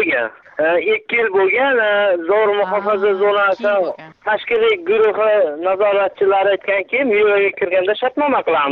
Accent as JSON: {"language": "Uzbek", "town": "Qo'rg'on", "region": "Fergana Region", "country": "Uzbekistan", "tie": "born there"}